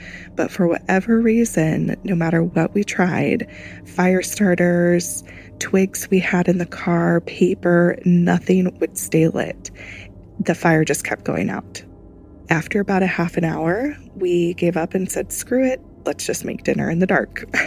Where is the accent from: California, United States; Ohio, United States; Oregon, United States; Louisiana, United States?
Oregon, United States; Portland; I'm from the Portland, Oregon metro area. And like most folks up here in the Pacific Northwest